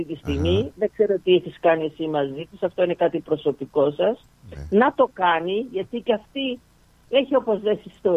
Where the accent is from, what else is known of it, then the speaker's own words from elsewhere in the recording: Sudan; now in Greece; μιας και είμαι από το Σουδάν